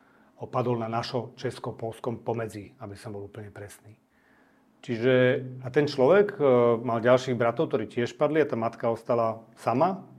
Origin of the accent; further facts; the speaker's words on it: Bratislava, Bratislava Region, Slovakia; Vyrastal som v Bratislave, takže som tam zažil mnoho vecí.